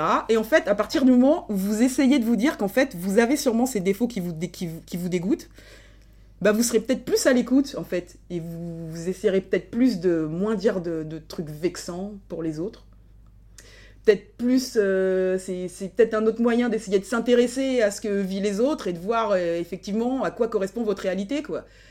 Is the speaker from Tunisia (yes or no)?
no; France; born there; Alors, moi, je suis noire, hein, je suis une femme, je suis née en France.